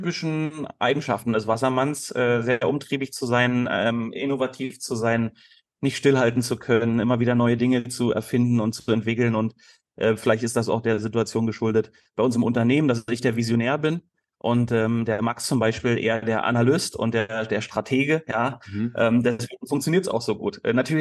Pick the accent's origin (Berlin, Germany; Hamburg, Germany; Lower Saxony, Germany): Berlin, Germany; now in Spain; Ich bin ursprünglich Berliner und bin Tatsache in den 90er Jahren in der elektronischen Musikszene groß geworden